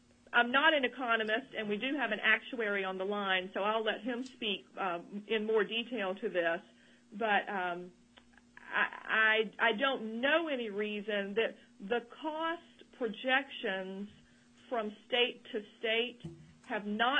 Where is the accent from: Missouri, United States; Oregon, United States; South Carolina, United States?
South Carolina, United States; This is from South Carolina, which is my home state, and you could probably tell that listening to me talk.